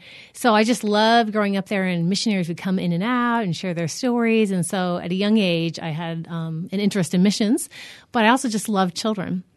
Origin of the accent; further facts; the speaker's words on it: Michigan, United States; Well, I grew up in Michigan, and I went to a public school.